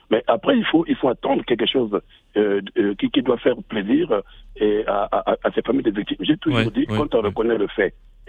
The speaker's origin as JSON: {"language": "French", "country": "Republic of the Congo", "said": "moi je suis du Congo-Brazzaville, c'est mon voisin d'en face."}